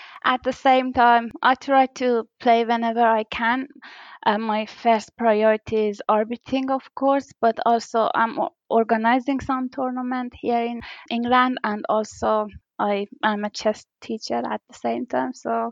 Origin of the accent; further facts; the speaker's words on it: Iran; English is a second language; now in United Kingdom; Well, I'm originally from Iran, but right now I'm a refugee in the United Kingdom.